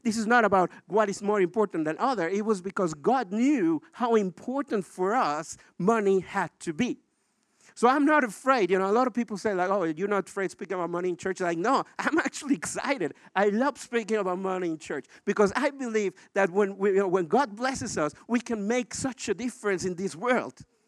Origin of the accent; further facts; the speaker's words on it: Mexico; you know, I grew up in Mexico, and when I was young, I had the blessing to have a mom. I come from a single mother family.